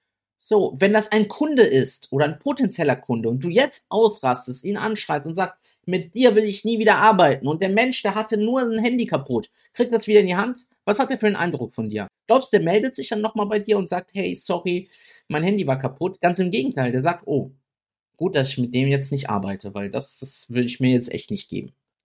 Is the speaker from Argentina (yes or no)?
no; Italy; now in Germany; Ich komme aus einem Dorf in Italien, da kennt jeder jeden, ne?